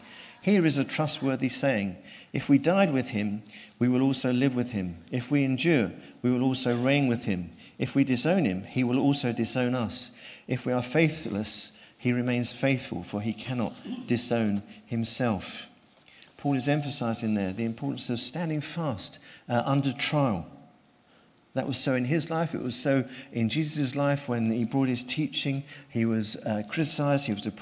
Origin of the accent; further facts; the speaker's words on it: United Kingdom; You know, I'm British, and I'm proud of it.